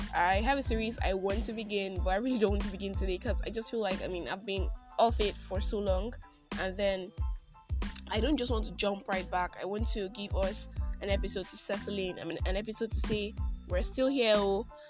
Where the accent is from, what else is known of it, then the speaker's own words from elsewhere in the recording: Nigeria; I'm that Nigerian Christian